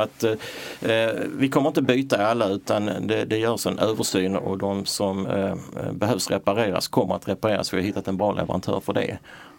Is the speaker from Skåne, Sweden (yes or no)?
yes; Malmö, Skåne, Sweden; also born or lived in Röstånga / Höör; jag är född i Röstångar för 61 år sedan och uppväxt i Hör och Malmö, gått i skola i Malmö. Annebergsskolan som låg nära stadion, eller ligger nära stadionområdet.